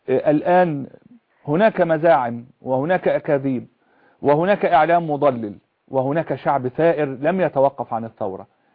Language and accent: Arabic; Egypt; عندنا في مصر مثل يقول